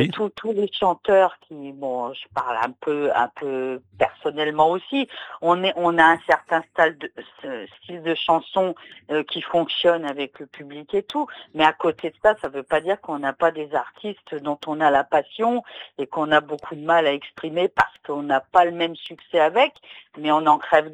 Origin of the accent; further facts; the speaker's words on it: France; en tant que Française